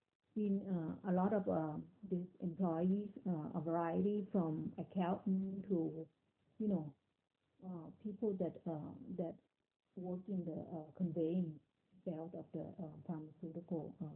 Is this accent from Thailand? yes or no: yes; Thailand; From Thailand.